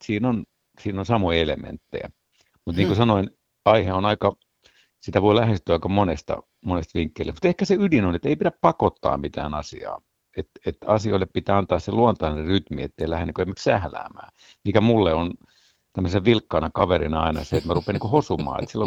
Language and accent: Finnish; Porvoo, Uusimaa, Finland; vaikka mä Porvoosta kotosin.